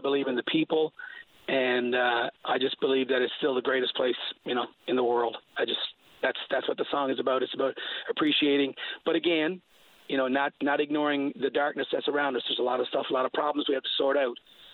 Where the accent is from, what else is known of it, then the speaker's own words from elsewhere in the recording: Placentia, California, United States; it's a great place to grow up in. I mean, my hometown, Placentia. I'm appreciating it now more as I get older.